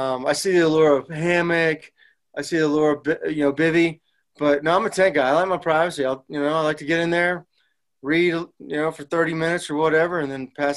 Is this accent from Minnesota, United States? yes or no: no; Midland, Texas, United States; also born or lived in Dallas; So I was born in Dallas. Then shortly after that, moved to Midland, Texas.